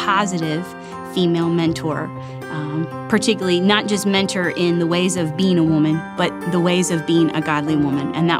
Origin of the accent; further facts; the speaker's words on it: Bellevue, Ohio, United States; I'm from Bellevue, Ohio.